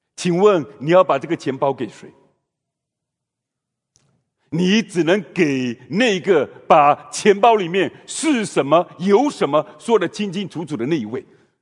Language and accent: Chinese; Fujian, China; moved away as an adult; now in Canada; 我是福建的农村里面出生的，农村里面长大的。